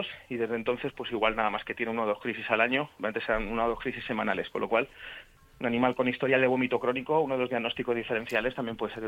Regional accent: Panama; born there

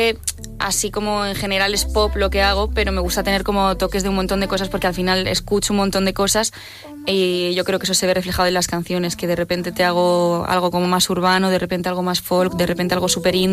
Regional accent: Bilbao, Basque Country, Spain; Sí, soy un poco de Bilbao.

